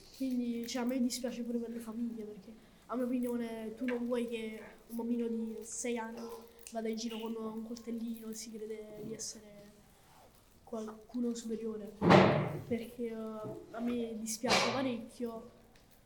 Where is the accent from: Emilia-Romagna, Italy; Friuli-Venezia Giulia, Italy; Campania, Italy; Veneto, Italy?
Campania, Italy; Naples; Io ci sono cresciuto a Scampia, abito nelle Vele da 12 anni praticamente.